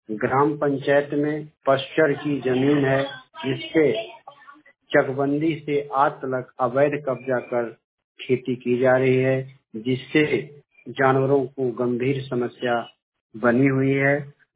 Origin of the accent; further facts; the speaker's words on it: Hardoi, Uttar Pradesh, India; ग्राम पंचायत सरवा गोसवा ब्लॉक व तहसील संडीगा जनपद हरदोई का रहने वाला हूँ।